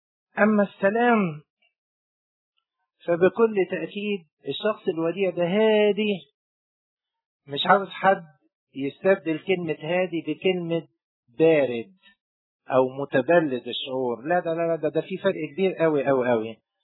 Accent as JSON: {"language": "Arabic", "town": "Tanta", "region": "Gharbia", "country": "Egypt", "said": "عندنا في طنطا"}